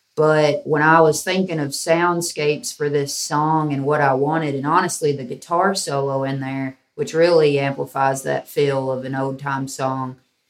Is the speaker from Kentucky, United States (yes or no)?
yes; Kentucky, United States; So I was raised right on the Mississippi rivers.